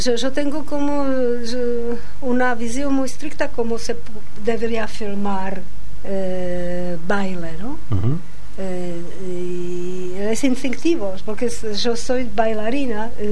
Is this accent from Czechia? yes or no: yes; Prague, Czechia; Spanish is a second language; porque yo tengo acento en mi español y la gente te dice inmediatamente, ¿dónde sos vos? Cuando yo digo, yo soy de Praga